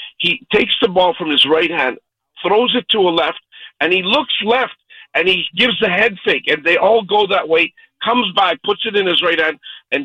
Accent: Montreal, Quebec, Canada; I'm a guy from Montreal.

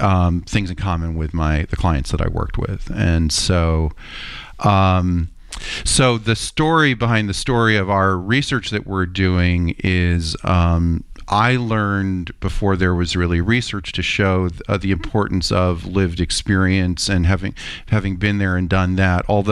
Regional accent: Middletown, United States; So the story behind that for me personally is I grew up in Middletown.

